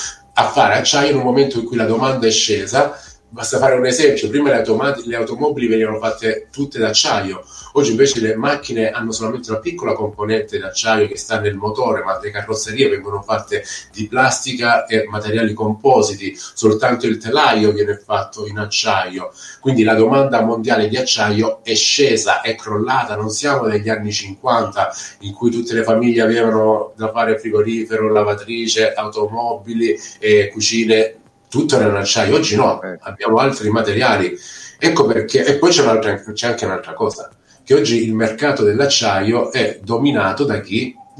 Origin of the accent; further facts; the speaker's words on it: Apulia, Italy; Io da Salentino mi viene facile guardare il mare, da persona del sud mi viene facile pensare al mare